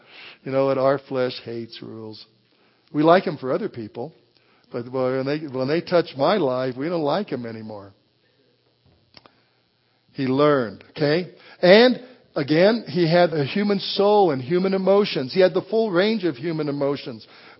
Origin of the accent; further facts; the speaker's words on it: Walsenburg, Colorado, United States; I come from an Italian family. And in Walsenburg, Colorado, my hometown, if you ever came to our house in the 1950s, standing on our porch, you could see four or five generations there